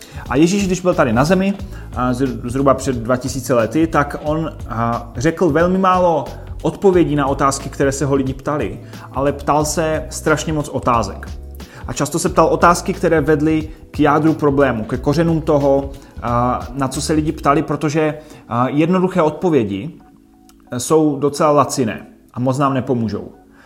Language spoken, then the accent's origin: Czech; Havířov, Moravian-Silesian Region, Czechia; jsem z Havířova a dneska bych se rád podíval na několik otázek